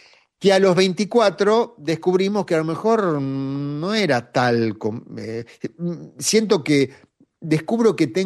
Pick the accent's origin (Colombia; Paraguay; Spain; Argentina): Argentina; ciertas descripciones de nuestra historia como país, Argentina, de la historia del mundo, ya no nos convencen.